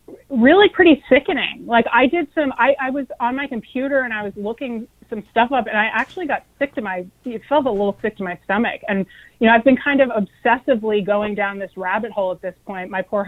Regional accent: North Carolina, United States; now in New York, United States; I'm from North Carolina and have generations of ties to Wilmington, North Carolina, where there was a massacre, not a riot, a massacre in 1898.

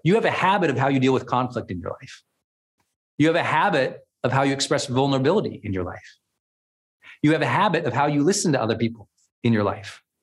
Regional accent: Montana, United States; also born or lived in Puerto Rico; now in California, United States; I was a Montana kid.

